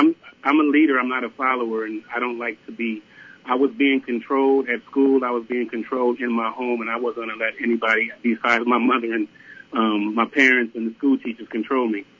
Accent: Compton, California, United States; born there; I was born in Compton, California

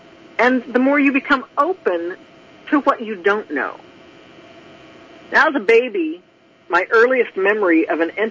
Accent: Albuquerque, New Mexico, United States; I grew up in Albuquerque, and in New Mexico, they have a lot of images

